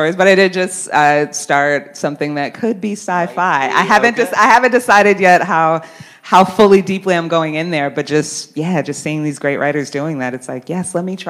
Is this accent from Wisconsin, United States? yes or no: yes; Milwaukee, Wisconsin, United States; You know, growing up in Milwaukee, there are actually some Milwaukee people in the audience.